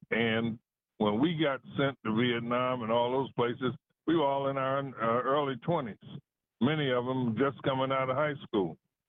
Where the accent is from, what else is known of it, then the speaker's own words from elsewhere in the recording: Detroit, Michigan, United States; When I was in high school and we were talking to them about going to college, they laughed at us. So I'm from Detroit.